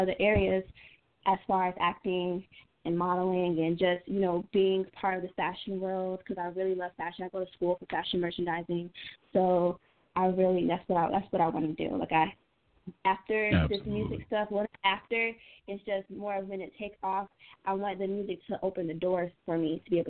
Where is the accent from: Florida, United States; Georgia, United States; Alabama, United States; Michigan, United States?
Georgia, United States; Atlanta; because I'm not just a girl from Atlanta. I'm Latin, I'm West Indian, and I want to be able to put that in my music as well.